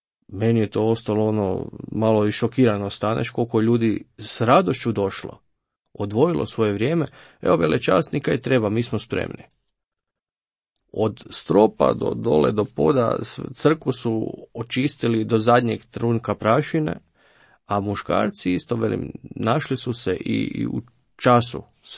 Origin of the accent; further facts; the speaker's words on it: Marija Bistrica, Krapina-Zagorje County, Croatia; Kao što si već rekao, ja sam iz Marije Bistrice završio u Stenjevcu.